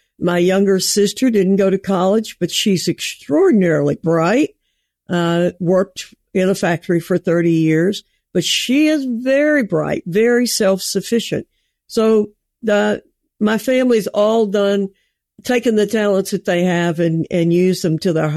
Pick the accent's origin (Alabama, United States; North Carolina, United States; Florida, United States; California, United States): North Carolina, United States; Avery County; I grew up in Avery County in the mountains of North Carolina. And as I said, very poor, lived in houses with no electricity, no running water, only rental houses till I was 14.